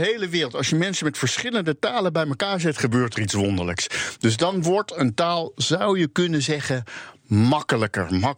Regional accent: Rotterdam, South Holland, Netherlands; Ik kom zelf dus uit Rotterdam, maar mijn familie die komt vooral eigenlijk dan weer niet uit Rotterdam, namelijk uit Rotterdam-Zuid.

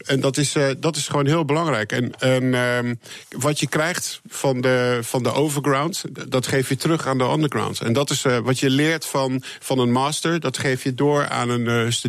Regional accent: Netherlands; now in Los Angeles, United States; En ik kom natuurlijk uit Nederland en mijn filmindustrie is natuurlijk begonnen in Nederland met Nederlandse films. En ik zit nu wel in Hollywood

